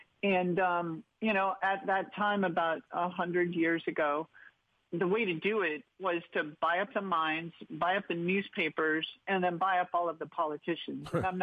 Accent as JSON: {"language": "English", "region": "Montana", "country": "United States", "moved": "yes", "lives_now": "New York, United States", "said": "I'm living in New York now for a long time, 18 years, but I'm from Montana."}